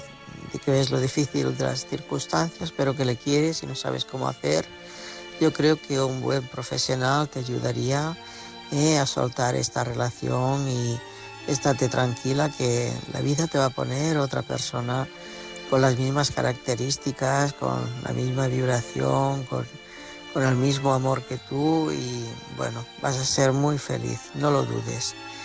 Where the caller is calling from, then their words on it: Girona, Catalonia, Spain; corresponsal de Girona.